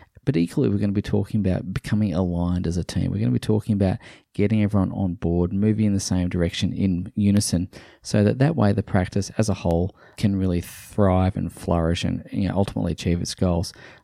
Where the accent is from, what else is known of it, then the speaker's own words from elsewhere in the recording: Australia; as an Australian